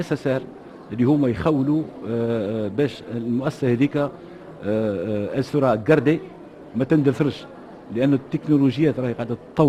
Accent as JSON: {"language": "Arabic", "country": "Tunisia"}